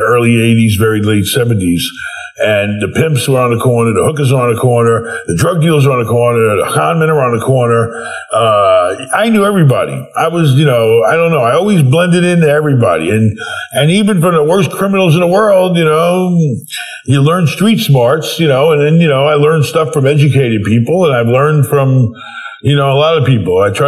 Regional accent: New York, United States; It's very strange growing up in New York. It's a strange place.

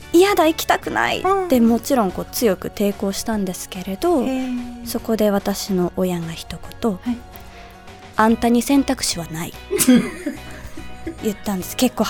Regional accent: Osaka, Japan; also born or lived in New York, United States; now in Tokyo, Japan; 大阪生まれ大阪育ちなんですが、うん、中高の間4年半ニューヨークに住んでいまして、はい、その後また大阪に戻って地元の大学を出て、はい、就職のタイミングで上京をして

